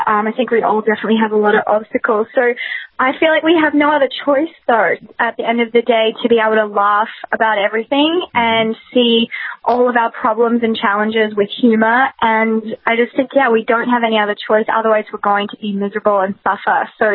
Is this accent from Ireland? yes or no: no; Australia; And remember, I grew up in Outback Australia, so we are just like very simple people.